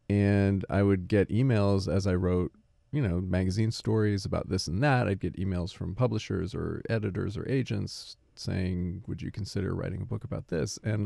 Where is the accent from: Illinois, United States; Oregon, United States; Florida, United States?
Oregon, United States; I grew up in Oregon, and I remember that feeling growing up that I was far away from the places where things really mattered in the culture.